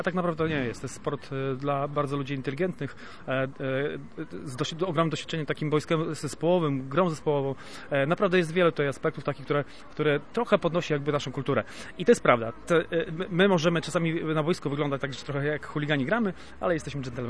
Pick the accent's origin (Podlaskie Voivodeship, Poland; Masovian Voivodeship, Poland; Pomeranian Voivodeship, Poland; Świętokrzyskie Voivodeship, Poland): Pomeranian Voivodeship, Poland; Gdynia; jestem z Gdyni, ale nie miałem w Gdyni klubu, więc jeździłem do Sopotu i tam grałem